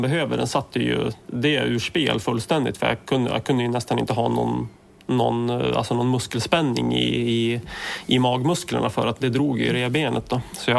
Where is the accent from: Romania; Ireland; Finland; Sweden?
Sweden; Östersund, Jämtland County; på helt egen hand hemma i Östersund